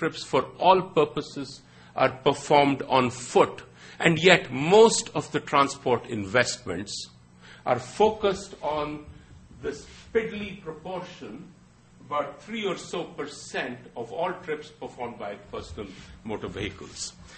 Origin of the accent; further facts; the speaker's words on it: Chennai, Tamil Nadu, India; This is my hometown of Madras, right?